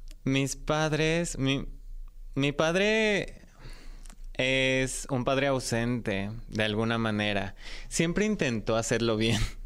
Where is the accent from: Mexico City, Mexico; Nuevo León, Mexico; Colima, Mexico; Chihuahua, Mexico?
Mexico City, Mexico; Yo nací aquí en la Ciudad de México y crecí en una familia tradicional... Papá, mamá, una hermana pequeña, perritos, peces. y estudié en una escuela católica.